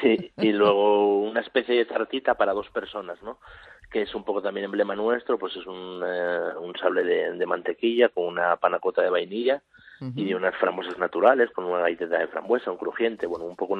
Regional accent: Asturias, Spain; tenían una pastelería allí en mi pueblo, en Asturias.

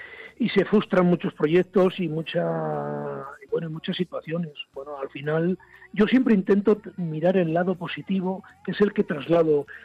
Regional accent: Ermua, Basque Country, Spain; Yo fundé un taller de teatro en mi pueblo, en Ermua, en el País Vasco

